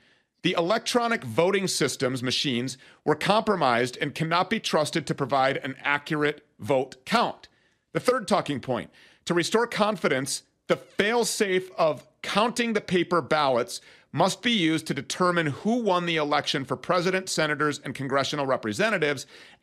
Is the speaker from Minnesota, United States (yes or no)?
yes; Minnesota, United States; I'm from Minnesota.